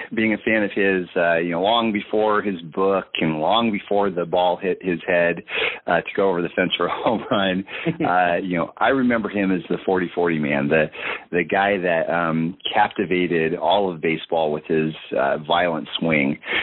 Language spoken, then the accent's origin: English; California, United States; And I'm originally from California anyways.